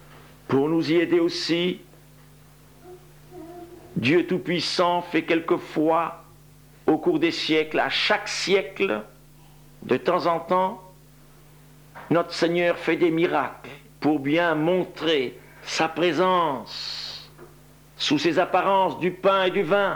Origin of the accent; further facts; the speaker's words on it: France; il y a 2 siècles à Favernay, dans le Jura, chez nous en France